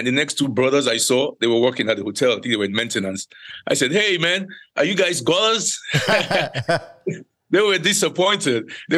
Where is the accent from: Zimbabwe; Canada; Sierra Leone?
Sierra Leone; moved away as an adult; now in United States; Well, for me, I knew I came from Sierra Leone, right? At least I was born and raised there before I came over here to study.